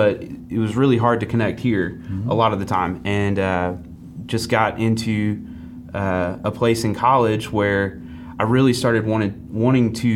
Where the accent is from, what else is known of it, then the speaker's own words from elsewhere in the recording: Memphis, Tennessee, United States; So I grew up in Memphis. I lived there for 24 years, and just really, honestly, I grew up in the church.